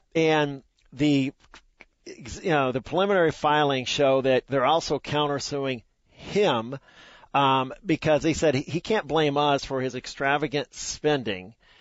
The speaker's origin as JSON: {"language": "English", "town": "Tacoma", "region": "Washington", "country": "United States", "tie": "born or raised there", "said": "But Saturday night, I grew up in Tacoma"}